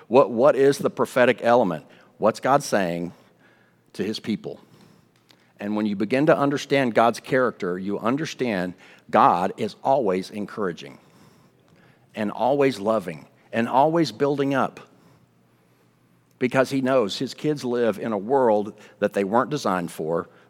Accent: Texas, United States; I grew up in West Texas. I know sheep and goats, folks.

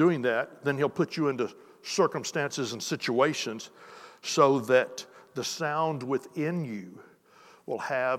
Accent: Texas, United States; I'm a Texan. I mean, I'm a Texan at heart, Texan by birth, Texan, you know.

